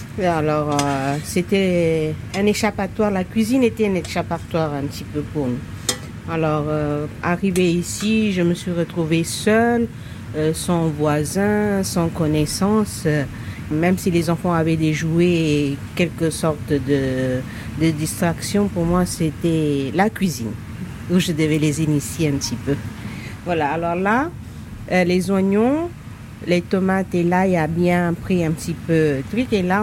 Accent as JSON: {"language": "French", "town": "Pondicherry", "region": "Puducherry", "country": "India", "tie": "born or raised there", "said": "Je suis née et j'ai grandi à Pondichéry, vraiment au sud de l'Inde. En fait, nous, c'est la cuisine créole indienne, parce que moi, je suis d'un mélange indien et européen."}